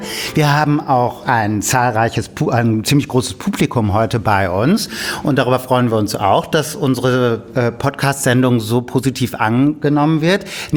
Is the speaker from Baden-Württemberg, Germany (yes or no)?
no; Hamburg, Germany; oder moin, wie man bei uns in Hamburg sagt.